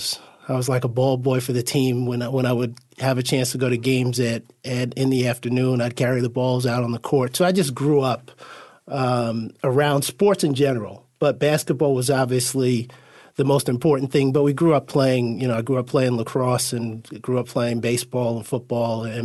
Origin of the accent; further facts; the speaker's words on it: Roosevelt, New York, United States; And growing up, I grew up in Roosevelt. It was really a really sort of tough town. It's not an easy place to grow up.